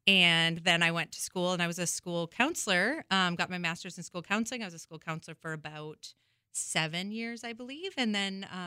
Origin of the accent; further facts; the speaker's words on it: Beulah, North Dakota, United States; also born or lived in Hazen; So I grew up in Beulah. I actually was born in Hazen, North Dakota at the hospital there.